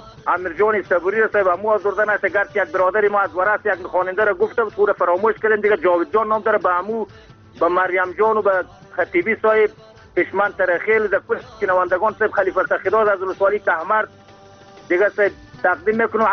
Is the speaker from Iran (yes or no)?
no; Afghanistan; Persian is a second language; ما از افغانستان هستیم